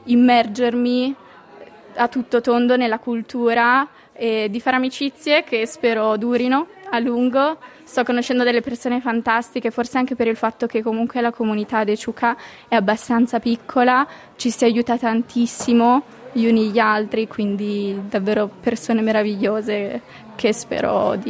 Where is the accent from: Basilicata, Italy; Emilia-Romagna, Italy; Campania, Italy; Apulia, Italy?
Emilia-Romagna, Italy; Bologna; now in Echuca, Australia; Da Bologna.